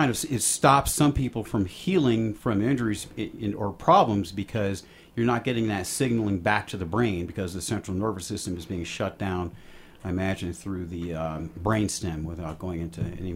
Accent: Maryland, United States; born there; Because I was born in Maryland.

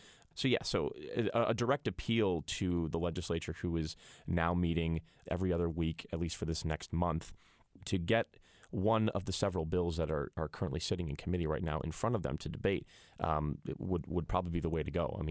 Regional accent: Illinois, United States; In my home state of Illinois, when the legalization of marijuana was being discussed, that was a big talking point.

